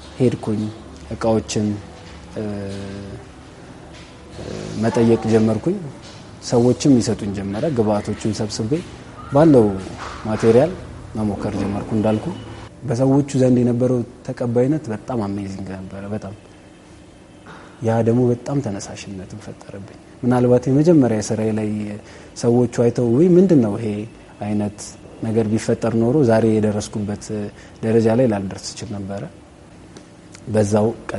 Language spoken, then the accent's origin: Amharic; Addis Ababa, Ethiopia; ተወልጄ ያደግኩት አዲስ አበባ ነው። ከኬጂ እስከ 10ኛ ክፍል ሰላም የህፃናት ማሳደጊያ መንደር ብዙዎች ያውቁታል፣ ታዋቂ ትምህርት ቤት ነው። እዛ ነው እስከ 10 የነበረኝን ትምህርት የጨረስኩት።